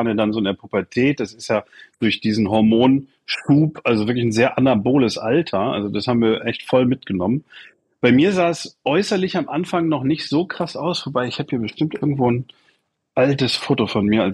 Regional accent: Solingen, North Rhine-Westphalia, Germany; ich komme aus Solingen, das ist eine mittelgroße Stadt zwischen Düsseldorf und Köln.

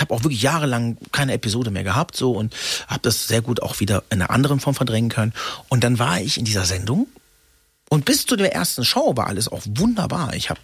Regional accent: Freiburg, Baden-Württemberg, Germany; born there; durch das Ausländersein in Freiburg, wo ich geboren bin.

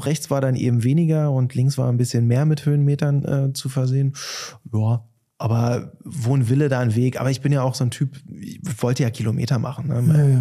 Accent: Saxony-Anhalt, Germany; moved away; das sieht aus wie meine alte Heimat Magdeburger Börde.

